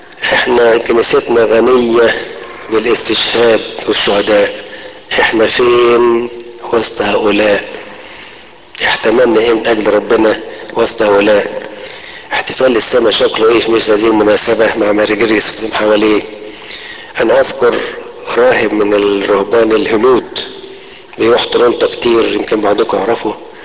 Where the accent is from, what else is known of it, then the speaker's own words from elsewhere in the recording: Egypt; يمكن مره طفل صغير كده عندنا في مصر 10 سنين في امتحان